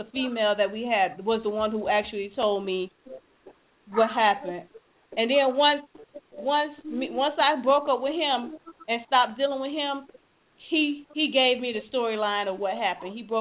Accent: Fort Lauderdale, Florida, United States; She was from Tampa. I was from Fort Lauderdale. I'm from Fort Lauderdale. We'll just get up and drive to our hometown

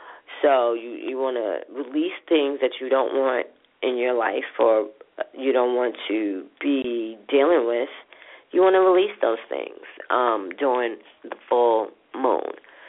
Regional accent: Brooklyn, New York, United States; from my hood, from Brooklyn, where I grew up from, in Linden Plaza. I grew up in Linden Plaza.

